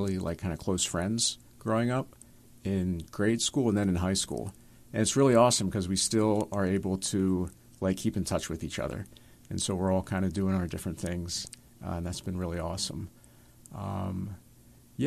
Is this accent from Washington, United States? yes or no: no; Camp Hill, Pennsylvania, United States; But growing up, I grew up in Camp Hill, and so my parish growing up was Good Shepherd.